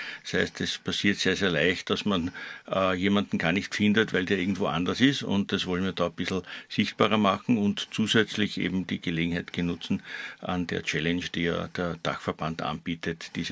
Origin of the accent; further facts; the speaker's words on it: Austria; Aber ich glaube, wir sollten schon als Österreicher, wir haben mit 100 Jahren doch einen gewissen Vorsprung.